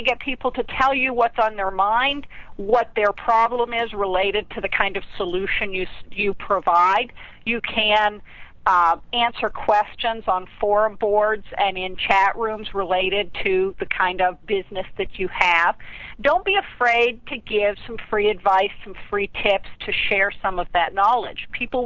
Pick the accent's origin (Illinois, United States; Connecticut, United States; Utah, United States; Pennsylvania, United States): Pennsylvania, United States; No, I'm originally from Pennsylvania.